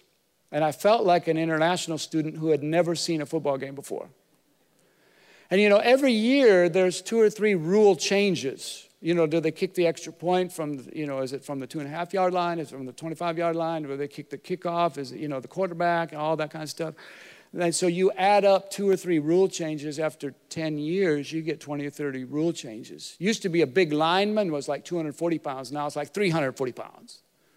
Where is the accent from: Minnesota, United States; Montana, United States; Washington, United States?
Minnesota, United States; also born or lived in Costa Rica; I'm originally from Minnesota. And I used to play high school football. We played nine-man football for a few years.